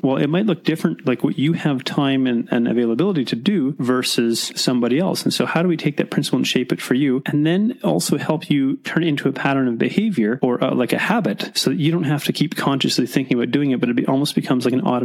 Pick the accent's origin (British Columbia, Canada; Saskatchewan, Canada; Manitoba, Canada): British Columbia, Canada; Mission; born there; I was born in Mission.